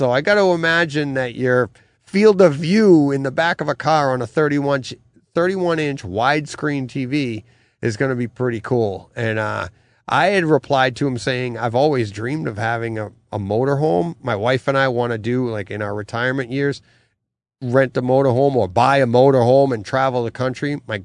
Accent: Massachusetts, United States; I am not from Jersey. I am from Massachusetts.

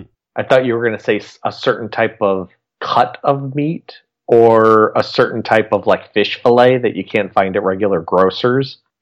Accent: Fort Wayne, Indiana, United States; See, I grew up in Fort Wayne, Indiana, and Seifert's was a local chip. I think it was even done in Fort Wayne.

